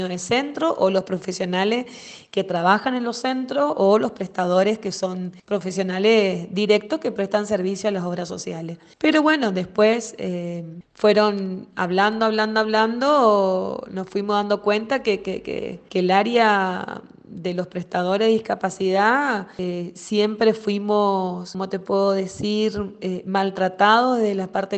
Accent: Corrientes, Argentina; yo soy de Corrientes Capital

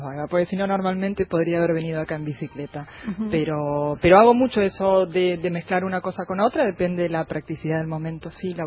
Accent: Argentina; somos argentinos

